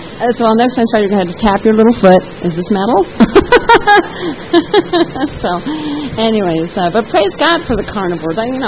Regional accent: Denver, Colorado, United States; I'm from Denver, and we ate lots of hoofed animals.

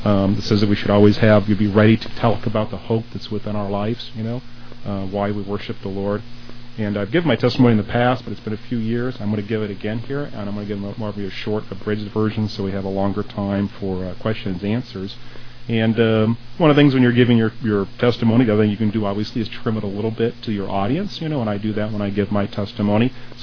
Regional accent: Monrovia, California, United States; I grew up in Monrovia, California, and I grew up in a Baptist household.

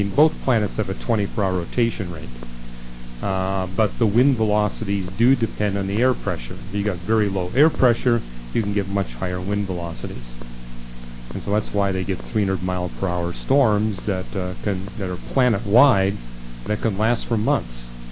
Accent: Canada; I was raised in Canada, and there's places all over Canada where you look up at a mountain and there's these huge scars.

